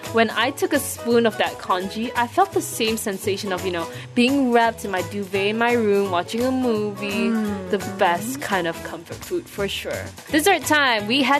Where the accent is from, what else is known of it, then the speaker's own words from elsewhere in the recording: Malaysia; the food is mainly catered to the Malaysian palate, which I love because I'm Malaysian.